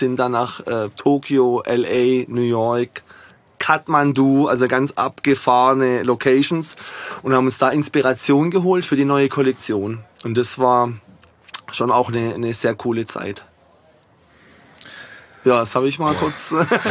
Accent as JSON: {"language": "German", "town": "Pforzheim", "region": "Baden-Württemberg", "country": "Germany", "said": "Also ich komme ja aus Pforzheim."}